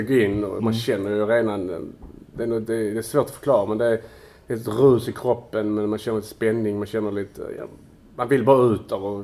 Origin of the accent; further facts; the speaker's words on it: Malmö, Skåne, Sweden; I och med att jag kommer från Malmö från första början